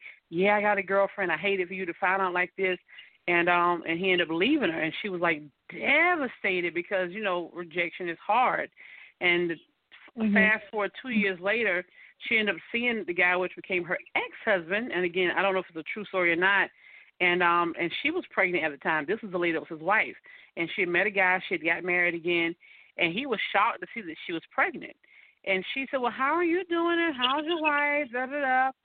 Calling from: Atlanta, Georgia, United States; in Atlanta, Georgia, my area.

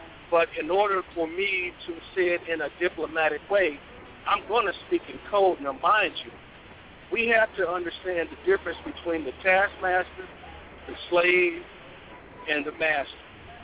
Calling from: Palestine, Texas, United States; I'm in Palestine, Texas.

